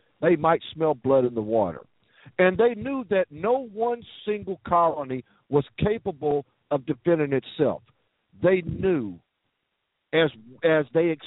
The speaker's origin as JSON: {"language": "English", "country": "United States", "said": "I'm not an attorney, but I am an American."}